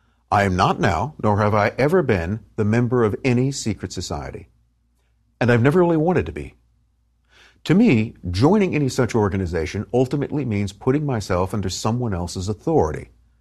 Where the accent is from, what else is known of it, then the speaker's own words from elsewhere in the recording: Taft, California, United States; I grew up in Taft, California, in the San Joaquin Valley. Taft was a dry, gritty oil town, mostly blue-collar.